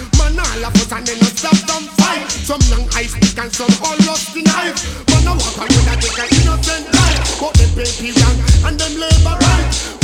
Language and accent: English; Jamaica; I'm here from Jamaica, for in 10-4.